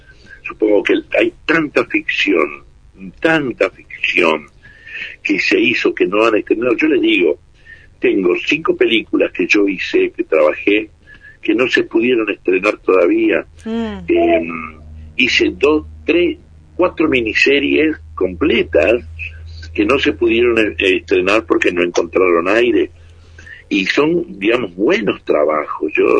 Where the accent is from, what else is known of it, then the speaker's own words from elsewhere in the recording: Salta, Argentina; Yo como provinciano, porque soy salteño, amo ir a las provincias.